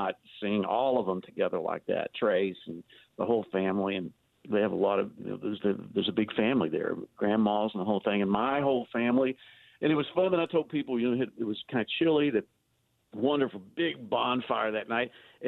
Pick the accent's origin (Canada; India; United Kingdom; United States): United States; Texas; And I do have property in Texas. So, yes, I'm still a Texan.